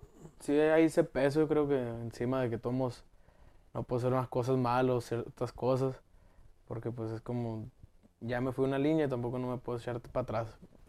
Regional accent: Phoenix, Arizona, United States; Pues siempre he dicho que soy de Phoenix. Siempre he sido y siempre he dicho.

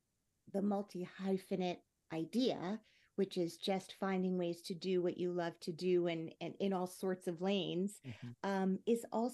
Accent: New Jersey, United States; I grew up in New Jersey, so by proximity, that is how my family celebrated.

